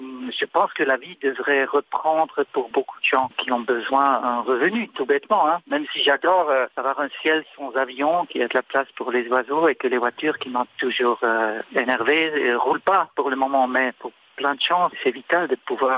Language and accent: French; Switzerland; Moi, je passe beaucoup de temps en France. Je suis suisse.